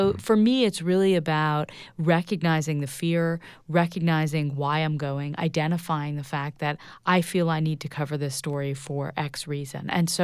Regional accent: United States; It's tough.

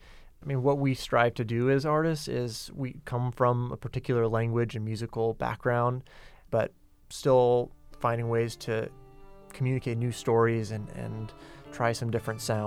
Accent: Arizona, United States; But for us, we grew up in Arizona in general.

